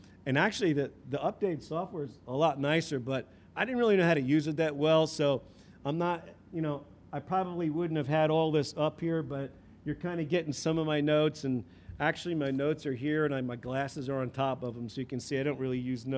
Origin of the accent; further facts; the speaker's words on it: New Jersey, United States; moved away; also born or lived in Texas; I came from Texas, grew up in New Jersey, moved out 18 years ago, raised my family there, my children.